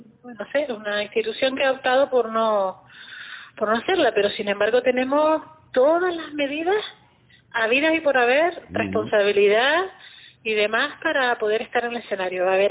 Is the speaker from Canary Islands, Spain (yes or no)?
yes; Canary Islands, Spain; como casi todos los músicos que somos canarios, ¿no? Que hemos salido de la música popular